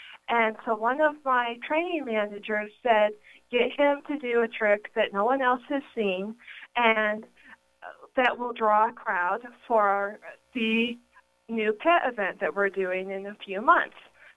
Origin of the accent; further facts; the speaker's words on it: Plano, Texas, United States; I grew up in Plano, Texas. I grew up in a house full of pets